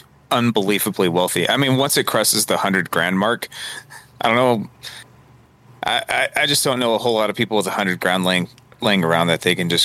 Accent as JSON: {"language": "English", "country": "United States", "said": "It's unsettling, right? As an American."}